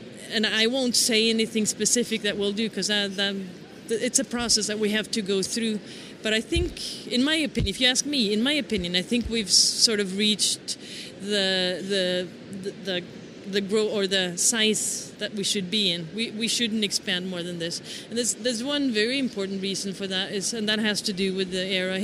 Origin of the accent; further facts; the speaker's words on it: Norway; I'm from Norway.